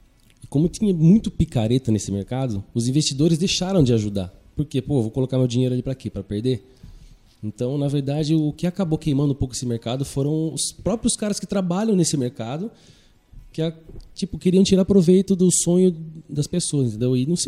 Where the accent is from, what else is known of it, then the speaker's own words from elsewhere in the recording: Votorantim, São Paulo, Brazil; Sim, eu nasci em Votorantim.